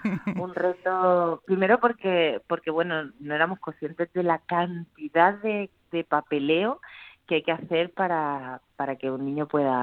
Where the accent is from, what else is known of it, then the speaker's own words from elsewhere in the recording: Cartagena, Region of Murcia, Spain; o sea que somos todos cartageneros